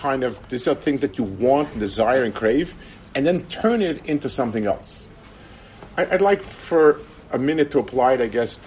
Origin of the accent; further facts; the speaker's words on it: United States; I remember myself, I grew up in America at a time when things were different.